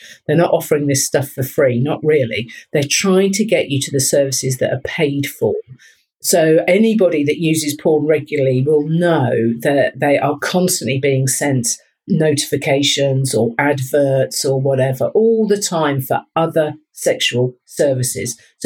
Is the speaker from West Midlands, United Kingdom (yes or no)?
no; Brighton, South East England, United Kingdom; I'm actually from Brighton originally. It's my hometown. I spent lots of time there as an adolescent.